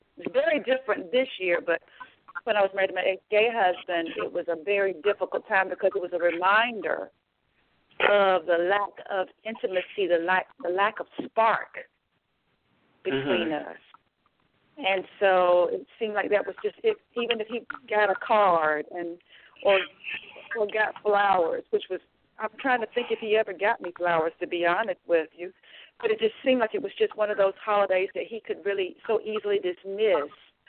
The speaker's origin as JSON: {"language": "English", "town": "Houston", "region": "Texas", "country": "United States", "tie": "born or raised there", "said": "Normally, one of my hometown fellas would host a Super Bowl party at his house. And in 2016, he died. And then 6 months later, another one of my homies from Houston died."}